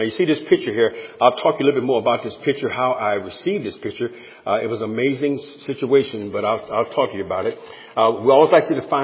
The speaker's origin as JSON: {"language": "English", "town": "San Diego", "region": "California", "country": "United States", "said": "My wife and I, we're from San Diego, and we always like meeting nice people, and it's really good."}